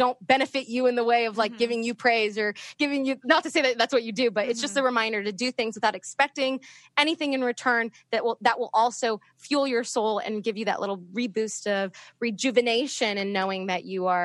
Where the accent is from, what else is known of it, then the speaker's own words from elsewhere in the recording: Franklin Farm, Virginia, United States; I grew up in Northern Virginia and I went to Oakton.